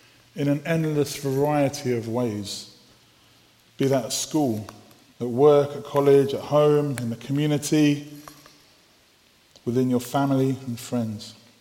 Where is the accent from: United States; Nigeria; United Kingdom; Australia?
United Kingdom; London; I don't speak English very well. That's because I'm from North London.